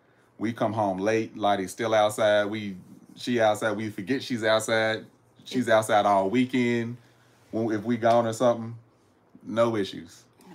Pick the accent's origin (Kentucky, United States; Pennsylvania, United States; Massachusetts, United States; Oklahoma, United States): Kentucky, United States; but I'm from Kentucky, y'all. We do game hunting.